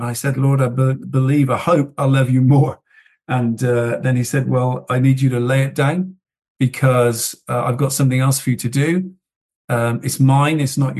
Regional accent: Bristol, South West England, United Kingdom; Well, I was born and bred in Bristol

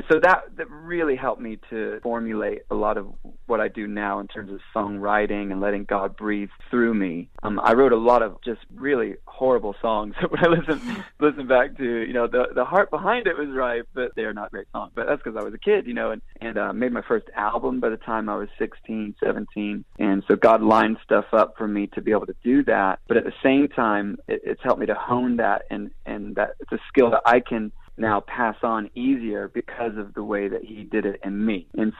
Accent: Israel; but I would say a lot of that was formed in those early days growing up in Israel. You know, that's where I started writing songs.

